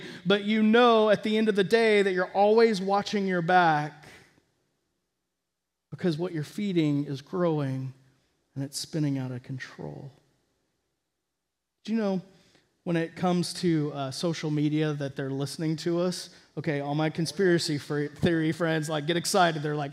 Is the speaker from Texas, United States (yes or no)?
yes; Texas, United States; also born or lived in Oregon; I grew up in Texas. I spent 10 years in Oregon where it rains every day for 9 months.